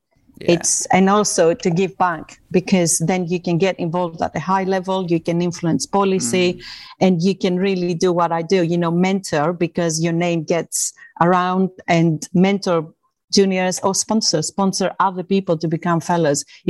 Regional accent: Greece; moved away as an adult; now in England; I come from Greece. So I did my first degree in Greece. I came to England with scholarship

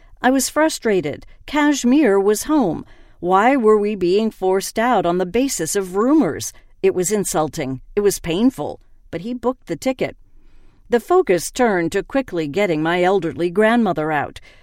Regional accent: Canada; I was born and raised in Canada. My parents left Kashmir during the 1990s because it wasn't safe then. But now we try to come back every year.

